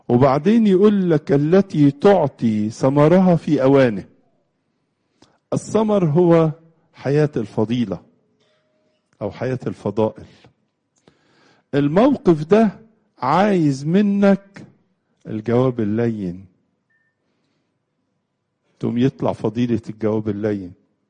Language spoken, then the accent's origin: Arabic; Egypt; وده منظر مألوف عندنا في مصر خالص مش كده برضو